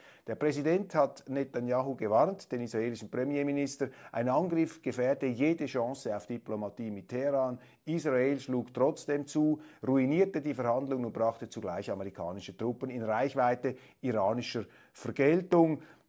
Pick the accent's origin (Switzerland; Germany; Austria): Switzerland; Und da bin ich als Schweizer immer wieder gehalten, mich etwas zurückzuhalten, denn wir, jetzt sind Meinungsäußerungen, denn wir Schweizer haben keine Vorstellung davon